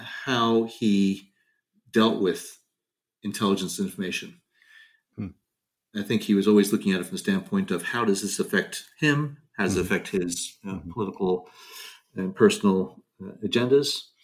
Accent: New York City, New York, United States; since I'm from the New York City area, I knew about his many exploits.

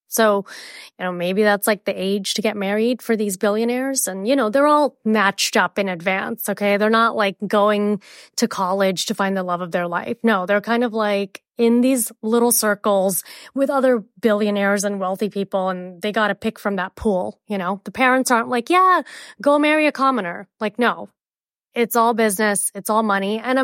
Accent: India; I'm really excited for that as an Indian.

